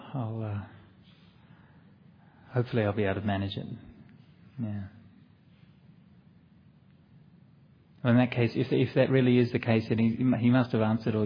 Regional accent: Perth, Western Australia, Australia; I grew up in Perth and went to university. I went to a number of different schools, but I did high school at Aquinas College.

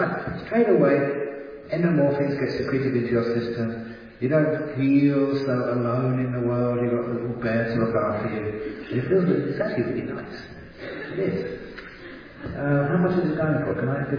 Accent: Australia; now in London, United Kingdom; I'm from Australia.

